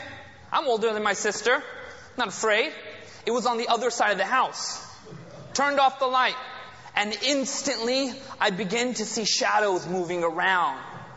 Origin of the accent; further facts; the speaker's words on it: United States; born there; my parents, you know, they came from India. I was born in America.